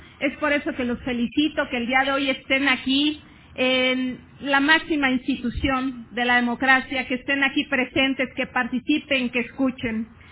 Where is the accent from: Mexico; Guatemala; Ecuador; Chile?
Mexico; lo que debemos hacer como políticos, lo que debemos de hacer como mexicanos